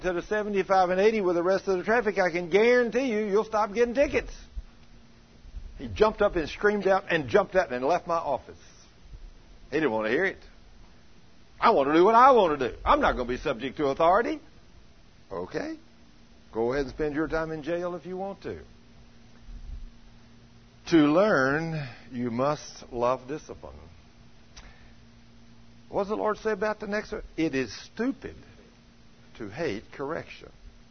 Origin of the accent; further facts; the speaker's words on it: Goldthwaite, Texas, United States; in the country where I was raised in Goldthwaite, there's all kinds of farmers and ranchers and everything. The highways were a little two-lane.